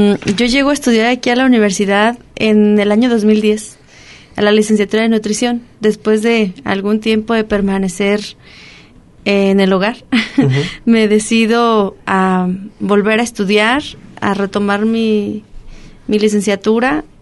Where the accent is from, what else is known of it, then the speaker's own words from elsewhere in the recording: Tlaltenango, Zacatecas, Mexico; Soy del municipio de Tlaltenango, Sánchez Román.